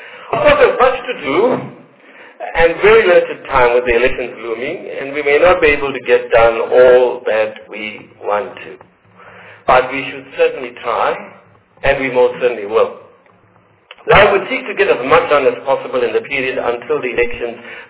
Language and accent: English; South Africa; first language English; advantages under apartheid because of my relative privilege of getting a master's degree. English is my first language.